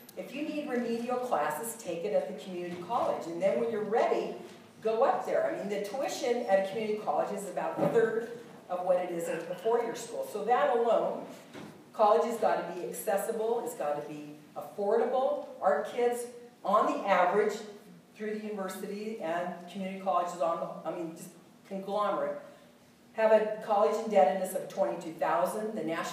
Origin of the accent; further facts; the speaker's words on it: Reno, Nevada, United States; I have an L in it. I'm not the movie star. But I am from Reno, Nevada, born and raised here, and lived here all my life except 19 years when my husband was doing his military service.